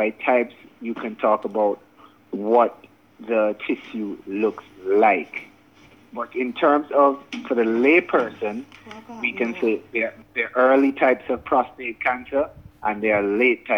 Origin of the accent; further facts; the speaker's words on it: Antigua & Barbuda; born there; also born or lived in Jamaica; Well, I was born in Antigua. I lived in Jamaica for the past 15 years. I did all of my training and work in Jamaica, and I've recently returned to Antigua.